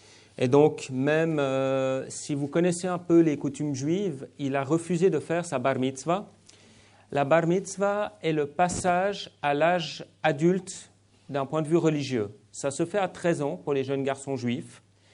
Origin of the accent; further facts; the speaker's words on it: Lausanne, Vaud, Switzerland; mon père est venu en Suisse dans les années 60. C'est là où j'ai grandi. J'ai grandi à Lausanne, au pied du lac et des montagnes.